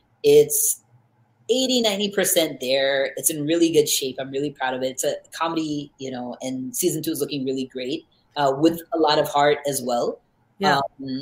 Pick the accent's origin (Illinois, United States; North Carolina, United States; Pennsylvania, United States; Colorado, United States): North Carolina, United States; because like I grew up in North Carolina. I never met anyone like me before.